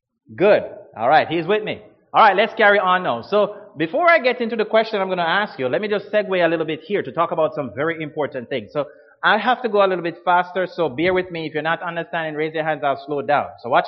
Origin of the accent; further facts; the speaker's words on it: Ontario, Canada; You see, I'm from Ontario, okay? And I'm just visiting the Maritimes, and this is my first time visiting here.